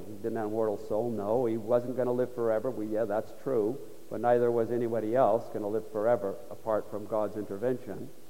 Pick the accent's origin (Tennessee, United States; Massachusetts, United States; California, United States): California, United States; You know, I'm from California.